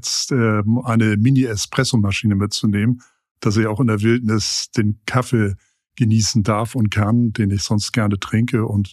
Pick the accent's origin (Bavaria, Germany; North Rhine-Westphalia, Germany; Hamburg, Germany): Hamburg, Germany; born there; ich bin überzeugter Hanseat, gebürtiger Hamburger